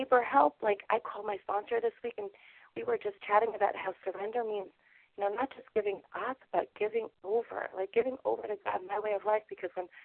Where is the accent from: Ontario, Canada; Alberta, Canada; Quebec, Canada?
Quebec, Canada; Montreal; I'm from Montreal, Canada